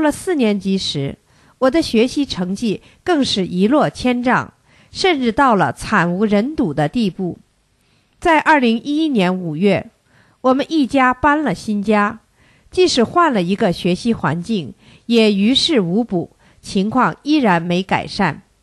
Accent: Penang, Malaysia; 我是来自槟城的大法小弟子，今年11岁。

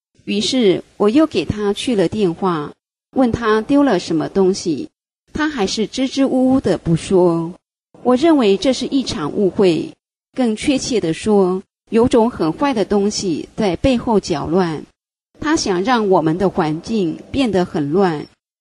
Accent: Northeast China, China; 就说我们东北人直性子，别拐弯，有啥事就直说

